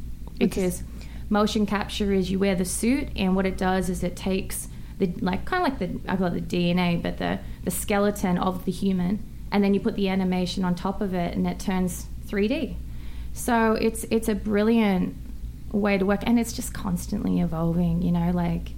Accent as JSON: {"language": "English", "country": "Australia", "accent": "Australian", "said": "It's my accent, right?"}